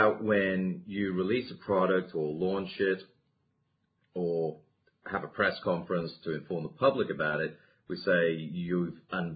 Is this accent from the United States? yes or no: no; United Kingdom; Okay. Well, we're British are experts at queuing, yeah?